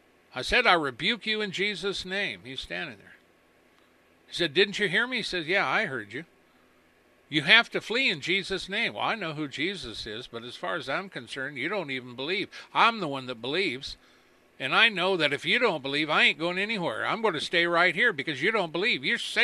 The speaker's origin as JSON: {"language": "English", "country": "United States", "said": "I'm not born again through my culture, through the color of my skin, or just because I'm an American."}